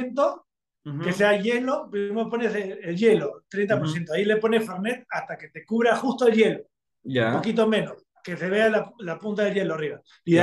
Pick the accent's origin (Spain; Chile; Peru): Peru; also born or lived in Argentina; Aunque soy peruano